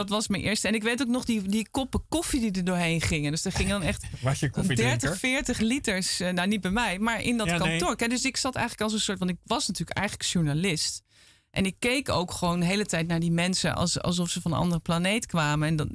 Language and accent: Dutch; Arnhem, Gelderland, Netherlands; moved away as an adult; also born or lived in Groningen; Ik ben in Arnhem geboren.